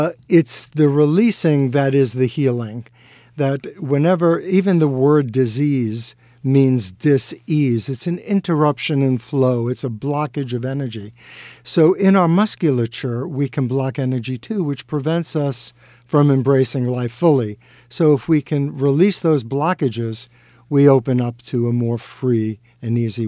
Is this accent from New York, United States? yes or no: yes; Brooklyn, New York, United States; growing up in Brooklyn, no one in my family ever went to high school, let alone college.